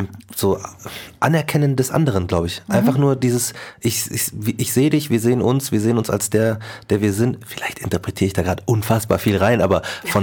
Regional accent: Markt Schwaben, Bavaria, Germany; ich bin in Marktschwaben groß geworden, das wäre vielleicht in der Stadt, wäre das vielleicht anders gewesen

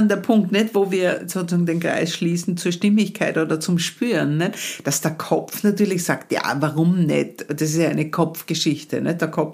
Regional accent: Graz, Styria, Austria; ich komme ja aus Graz

